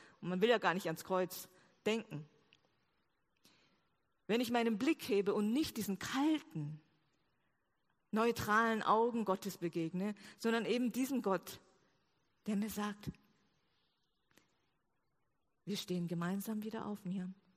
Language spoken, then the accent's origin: German; South Korea; German is a second language; now in Germany; Ich bin nämlich 1994 aus Korea nach Tübingen gekommen